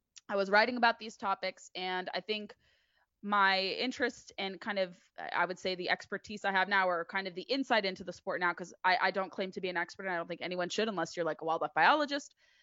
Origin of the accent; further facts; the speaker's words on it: California, United States; I grew up in Southern California, largely fishing.